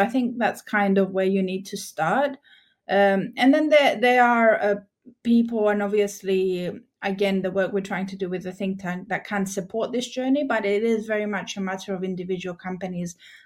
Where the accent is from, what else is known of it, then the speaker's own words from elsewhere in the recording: Cyprus; and I'm from Cyprus originally.